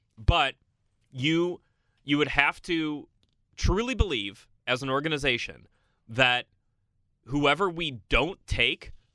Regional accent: Chicago, Illinois, United States; But I come from Chicago.

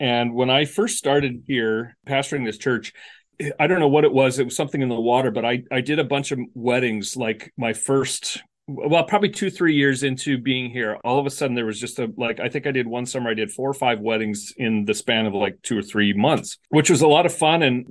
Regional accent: Canada; also born or lived in West Michigan, United States; I don't know that it made it up to where I grew up in Canada quite as much as it did in West Michigan, where I went to school.

